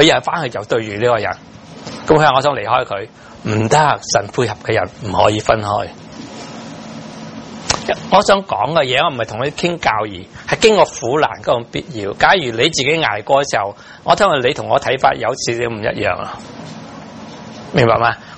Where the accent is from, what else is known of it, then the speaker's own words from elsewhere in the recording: Guangdong, China; 我鼓励我们广东人，不要只看着广东人。